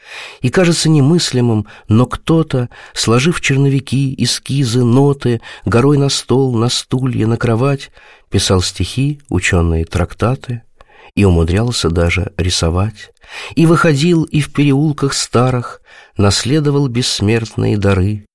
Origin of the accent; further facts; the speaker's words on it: Moscow, Russia; О моем родном городе написано немало стихов